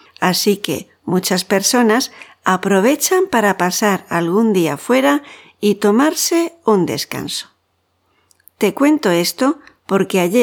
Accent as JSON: {"language": "Spanish", "region": "Region of Murcia", "country": "Spain", "said": "te sugiero brindar con un vinito de mi tierra y con la explicación de dos tapas que solo podrás probar en Murcia, mi región."}